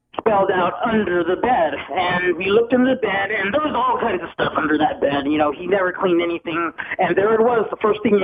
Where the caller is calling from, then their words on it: Clinton, Arkansas, United States; Yes, this is … from Clinton, Arkansas.